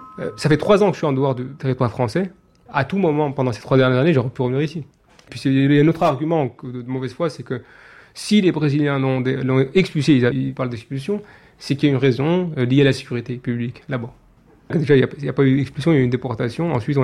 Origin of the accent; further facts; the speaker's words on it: Algeria; je vais rentrer chez moi en Algérie. Je suis rentré comme Algérien ici, physicien algérien, voilà.